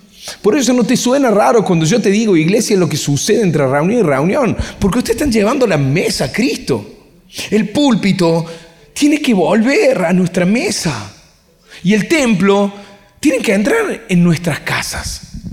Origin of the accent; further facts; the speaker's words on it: Villa Corina, Buenos Aires, Argentina; born there; Nací en Villa Corina.